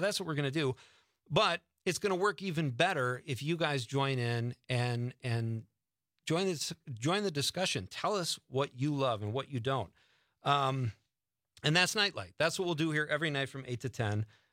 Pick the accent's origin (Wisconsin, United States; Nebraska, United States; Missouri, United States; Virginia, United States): Wisconsin, United States; Marinette; also born or lived in Chicago; I was born in Chicago, moved to Marinette, Wisconsin when I was in junior high and went to Marinette Catholic Central, which is now St. Thomas Aquinas.